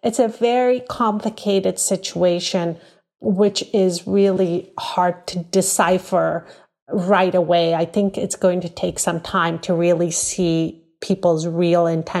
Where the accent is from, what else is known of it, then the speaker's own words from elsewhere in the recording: United States; because as an American, I'm very ashamed of what has happened to the Afghan people. But the fear, because my family escaped Afghanistan when the Russians invaded.